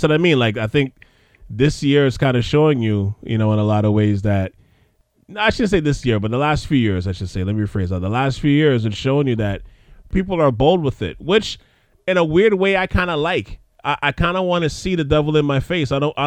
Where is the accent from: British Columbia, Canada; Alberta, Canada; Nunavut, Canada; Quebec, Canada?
Quebec, Canada; Montreal; we grew up in Montreal and I went to school in Toronto